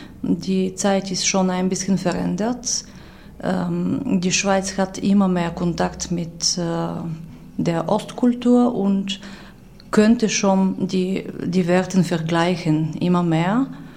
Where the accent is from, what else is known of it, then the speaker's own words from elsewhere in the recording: Plovdiv, Plovdiv Province, Bulgaria; German is a second language; also born or lived in Sofia; Ich bin in Plovdiv geboren. Später habe ich an der Hochschule für Musik in Sofia studiert und als Klavierlehrerin wieder zurück in Plovdiv gearbeitet.